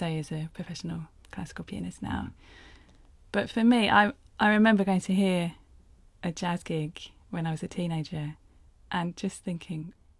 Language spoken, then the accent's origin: English; Chichester, South East England, United Kingdom; we were born and brought up in Chichester in West Sussex.